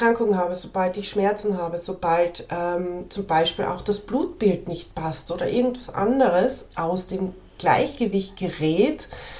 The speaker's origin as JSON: {"language": "German", "region": "Carinthia", "country": "Austria", "said": "Ich komme aus Österreich, hört man vielleicht auch an meinem Dialekt, aus dem schönen Kärnten."}